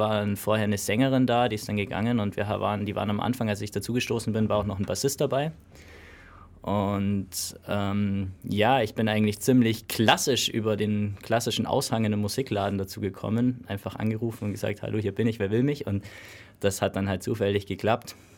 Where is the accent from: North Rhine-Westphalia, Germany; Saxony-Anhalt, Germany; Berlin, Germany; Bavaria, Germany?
Bavaria, Germany; Memmingen; now in Ulm, Germany; wir kommen teils aus Laubheim und ich bin eigentlich, also ich wohne hier in Ulm, bin aber zugereist, also ich komme eigentlich aus Memmingen.